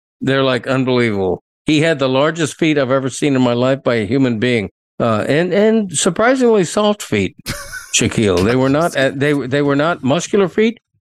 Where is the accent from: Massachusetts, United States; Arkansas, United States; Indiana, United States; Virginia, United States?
Massachusetts, United States; born there; Like, I'm proud to say I was born in Massachusetts. I'm not ashamed of it. Grew up a Red Sox fan